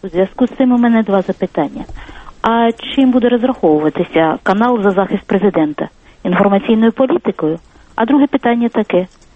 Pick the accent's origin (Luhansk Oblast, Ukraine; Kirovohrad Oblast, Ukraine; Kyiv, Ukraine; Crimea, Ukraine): Kyiv, Ukraine; я з Києва.